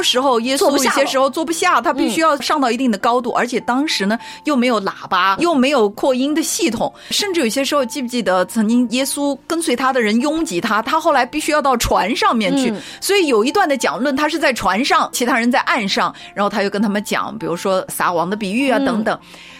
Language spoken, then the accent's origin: Chinese; China; 对我们中国人来说，我们特别喜欢福这个字嘛